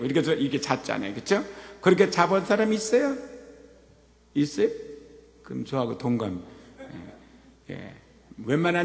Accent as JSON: {"language": "Korean", "country": "South Korea", "tie": "born or raised there", "said": "어렸을 때 한국에는 온돌방에 살았죠."}